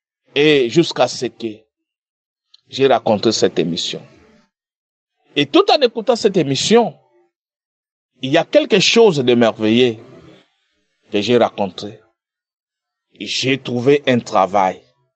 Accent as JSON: {"language": "French", "region": "Kinshasa", "country": "DR Congo", "said": "Je suis un frère congolais vivant à Kinshasa. Et en même temps, je suis un serviteur de Dieu."}